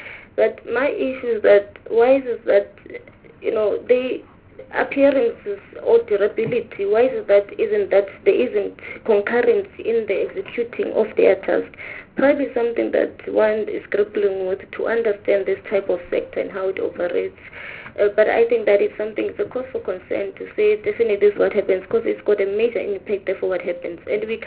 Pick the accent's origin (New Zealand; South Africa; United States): South Africa; I think it's something that as South African we ought to be relieved at least around